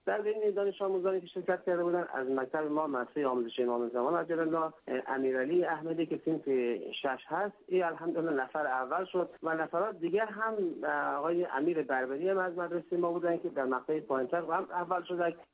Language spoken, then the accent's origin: Persian; Afghanistan; first language Dari; زبان دری، زبان مادری ما را حفظ کرده در دنیای مهاجرت